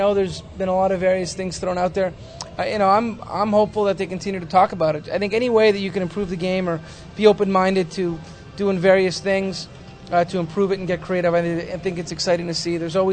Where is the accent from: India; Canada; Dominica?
Canada; Montreal, Quebec; now in Toronto, Canada; I grew up a Montreal Canadiens fan because I grew up in Montreal, but you know, being in Toronto now